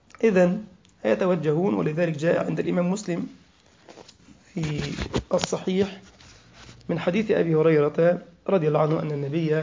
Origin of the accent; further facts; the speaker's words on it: Egypt; كلنا يعرف هذا، حتى عندنا في مصر يقول لك المفلس